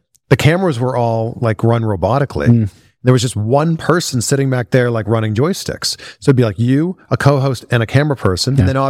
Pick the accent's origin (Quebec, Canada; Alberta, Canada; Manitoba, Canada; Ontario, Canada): Ontario, Canada; Pickering; hey, I grew up in Pickering.